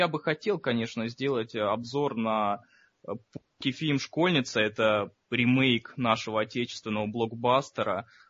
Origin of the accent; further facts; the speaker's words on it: Uzbekistan; Нет, да, я узбек.